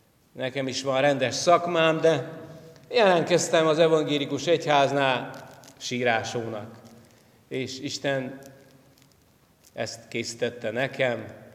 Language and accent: Hungarian; Transylvania, Romania; moved away as an adult; now in Kiskőrös, Hungary; Erdélyek vagyunk, Erdélyből származunk, 89-ben a régi rendszerbe, rendszerváltás előtt szöktem a zöld határon, és Isten Kiskörösre vezetett. Nem tudtam, hogy miért, de alig 22 éves voltam